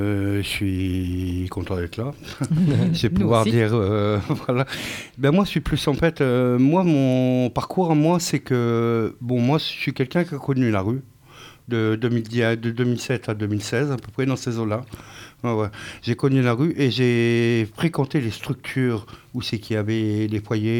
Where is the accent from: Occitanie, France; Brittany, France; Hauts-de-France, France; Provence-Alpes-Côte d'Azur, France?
Provence-Alpes-Côte d'Azur, France; Marseille; J'ai grandi dans les quartiers nord de Marseille. Et je suis né là-bas, j'ai vécu toute ma vie pratiquement. Ouais. Donc je connais Marseille comme ma poche.